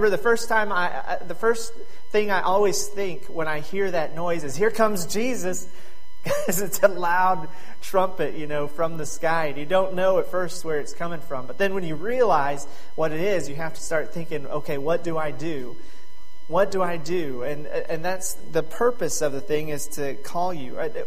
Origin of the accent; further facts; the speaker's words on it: Oklahoma, United States; because I'm from Oklahoma, and I remember hearing that siren go off all the time in Oklahoma and Arkansas for drills.